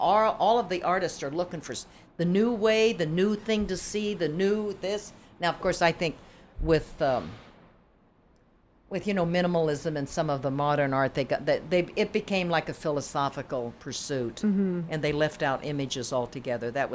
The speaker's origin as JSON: {"language": "English", "town": "Wichita", "region": "Kansas", "country": "United States", "said": "I mean, I'm from Wichita"}